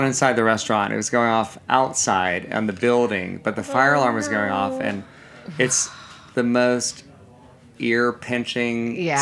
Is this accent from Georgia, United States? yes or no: yes; Savannah, Georgia, United States; Yeah, that's my hometown.